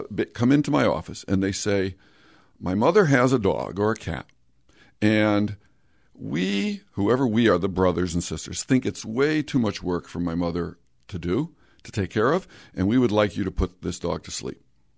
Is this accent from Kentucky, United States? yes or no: no; Windham, Connecticut, United States; Well, and I'm from Windham.